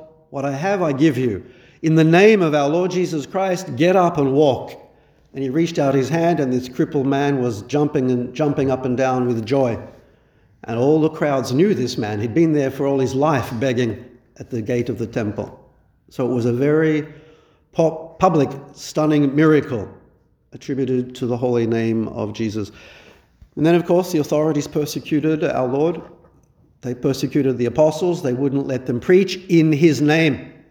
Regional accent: Australia; I never heard about it in my years growing up in Australia

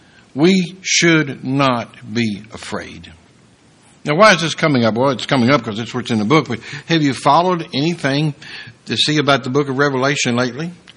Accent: Kentucky, United States; And even though I'm from Kentucky, and according to … that's almost heaven.

